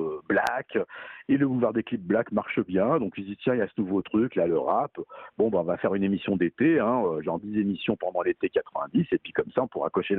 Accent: Paris, Île-de-France, France; Parce que moi, je suis parisien, je ne suis pas banlieusard.

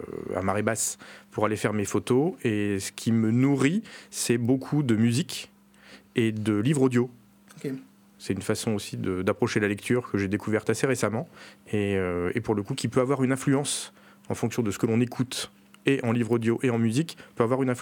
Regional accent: Chantilly, Hauts-de-France, France; moi je suis originaire de Chantilly.

